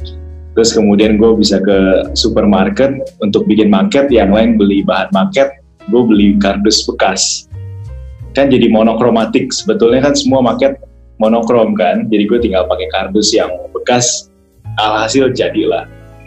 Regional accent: Jakarta, Indonesia; gue lahir di Jakarta, besar di Jakarta, jadi semua sekolah di Jakarta.

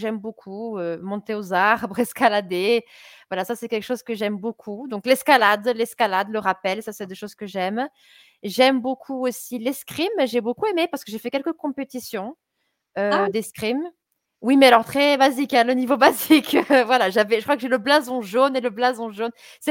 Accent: Auch, Occitanie, France; ma région, Auch, ma ville, qui est une toute petite ville de 20 000 habitants, peut-être que ça a augmenté un peu plus aujourd'hui, 22, 25 000 habitants

